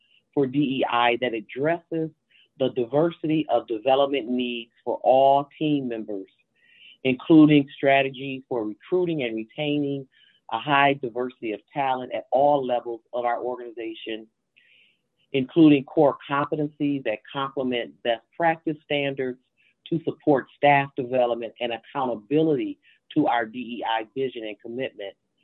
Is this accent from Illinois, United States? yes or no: no; Grand Rapids, Michigan, United States; Yes, I am from Grand Rapids, Michigan, and I have worked in higher education for close to 30 years